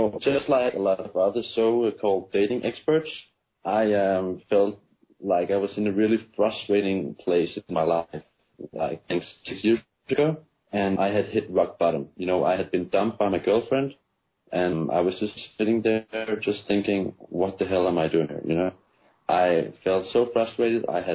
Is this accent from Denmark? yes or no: yes; Denmark; I'm from Denmark, by the way. I'm from Denmark.